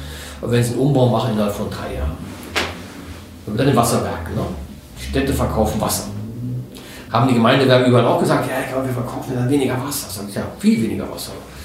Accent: Saarland, Germany; born there; mir als Saarländer, als geborener Saarländer sehr am Herzen liegt

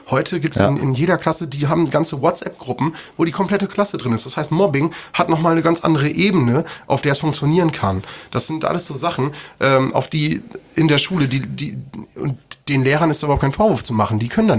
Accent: Lower Saxony, Germany; Ich komme ja aus Niedersachsen

